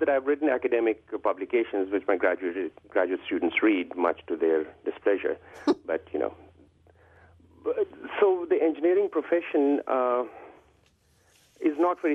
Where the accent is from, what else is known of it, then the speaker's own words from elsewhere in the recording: Pakistan; English is a second language; I'm a Pakistani, but I'll tell you that a lot of that rhetoric is misinformed